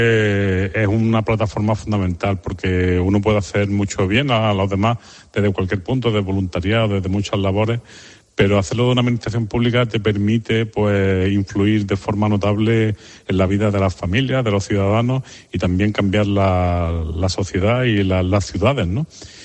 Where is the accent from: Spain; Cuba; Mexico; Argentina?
Spain; Granada, Andalusia; como estaba buscando empleo y me había cambiado de ciudad, yo soy de Granada y fui a Jerez